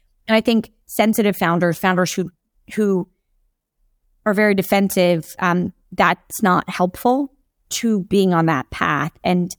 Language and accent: English; Jacksonville, Florida, United States; I'm from, as I said, I'm literally from Jacksonville, Florida, navigating New York City and California venture funds when I was 23, I knew nobody